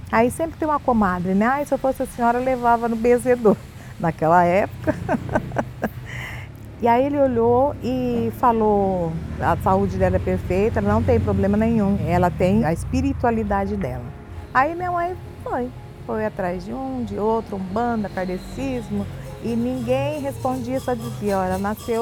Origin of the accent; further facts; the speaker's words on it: Jaboticabal, São Paulo, Brazil; born there; Eu nasci em Jabuticabal, né, uma cidadezinha do interior, aqui a pouca distância daqui de Ribeirão Preto. E ali a gente era católico, apostólico, romano, praticante, ia à missa todos os domingos, né?